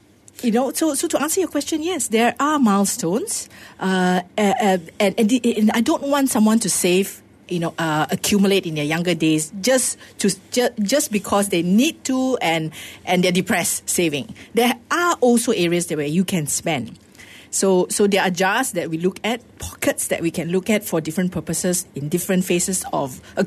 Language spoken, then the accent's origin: English; Penang, Malaysia; Yes, and I'm from Penang too, you know. and Penang nights are known to be very frugal.